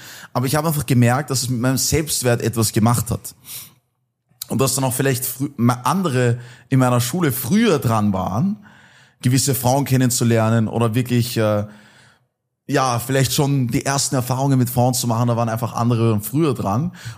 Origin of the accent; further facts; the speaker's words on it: Austria; Auf jeden Fall bin ich dann aufgewachsen in der Nähe von Wien